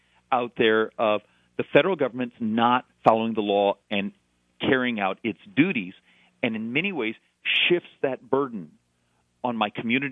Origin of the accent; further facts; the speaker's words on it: Arizona, United States; And remember, I'm from Arizona